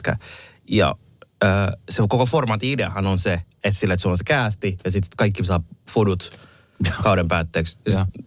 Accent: Somalia; now in Finland; kun me tultiin pakolaisin Suomeen 89, niin me kelattiin, että me vielä mennään takaisin. Silleen, että niin. Ne ajattelivat, että se oli hetkellistä. Mutta sitten jossain muodossa on vaikka esimerkiksi somalien sisällissota on jatkunut melkein tähän päivään.

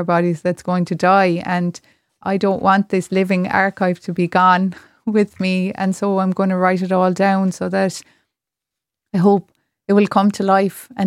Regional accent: Munster, Ireland; now in Cork, Ireland; I'm from Clare originally. And I get heckled when I go home to Clare because of my accent.

